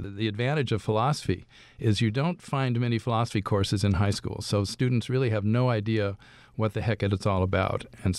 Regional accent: Dayton, Ohio, United States; also born or lived in Kansas City; I was born in Kansas City, mostly grew up in Dayton, Ohio.

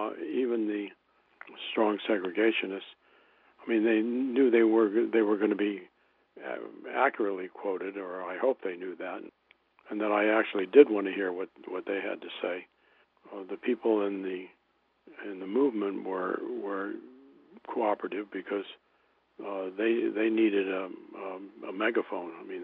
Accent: Missouri, United States; I'm from Missouri, which not as bad as being from New York, but wasn't particularly good.

